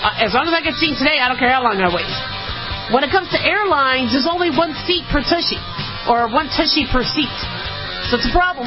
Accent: Phoenix, Arizona, United States; also born or lived in Las Vegas, United States; I grew up in Phoenix, Arizona. Well, I also grew up in Vegas. We moved a lot, but most of the 12 schools I went to were in Phoenix area.

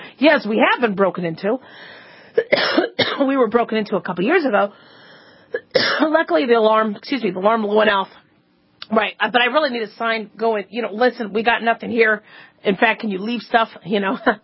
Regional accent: Phoenix, Arizona, United States; I like the Cardinals because I grew up in Phoenix.

